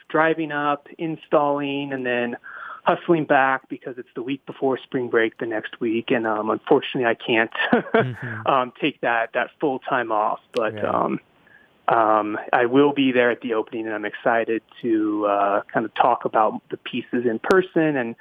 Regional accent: Basalt, Colorado, United States; My parents still live in the house I grew up at in Basalt

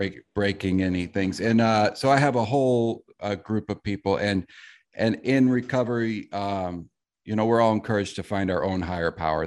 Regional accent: South Bend, Indiana, United States; So I grew up in South Bend, Indiana, and Indiana, of course, is a red state.

